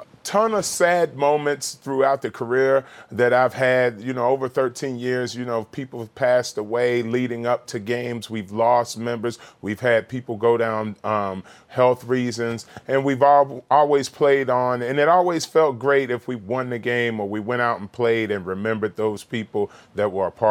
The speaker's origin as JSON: {"language": "English", "region": "Virginia", "country": "United States", "tie": "born or raised there", "said": "You know, I'm from Virginia. I grew up in Virginia, and we're very gun oriented, a lot of hunting, a lot of shooting, a lot of access to guns, but we're taught about them at a young age."}